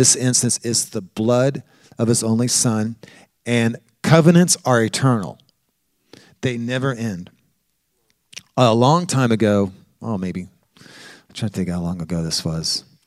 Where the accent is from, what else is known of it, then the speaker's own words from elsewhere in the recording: Oklahoma, United States; I'm from Oklahoma. I have a lot of Native American friends.